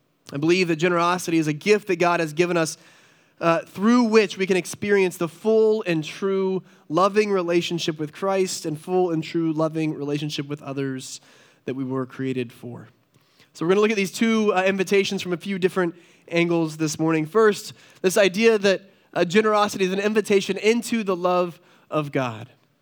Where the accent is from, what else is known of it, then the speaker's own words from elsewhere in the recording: North Carolina, United States; now in Connecticut, United States; One of our first years living in Connecticut, we're from North Carolina originally